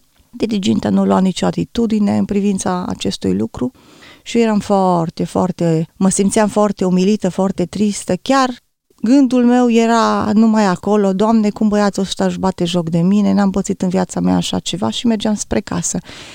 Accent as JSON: {"language": "Romanian", "town": "Oradea", "region": "Bihor County", "country": "Romania", "tie": "born there", "said": "m-am născut în 1972 în Oradea."}